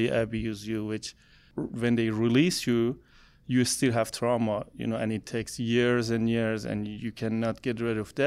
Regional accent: Iran; So I'm from Iran, and almost 16 years ago, 17 years ago, I converted to Christianity.

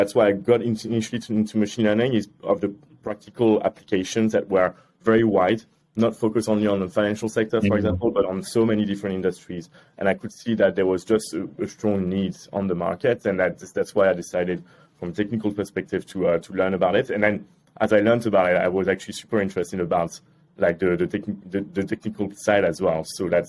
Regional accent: Paris, Île-de-France, France; also born or lived in Singapore; now in London, United Kingdom; I've lived in London for 8 years now. Just before I was in Singapore. I'm from Paris initially.

